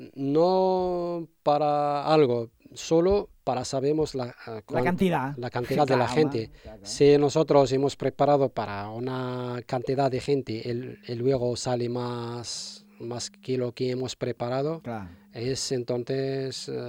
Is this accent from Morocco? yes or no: yes; Morocco; Spanish is a second language; now in Spain; Yo en España no conozco nada de España, vengo de Marruecos aquí directamente.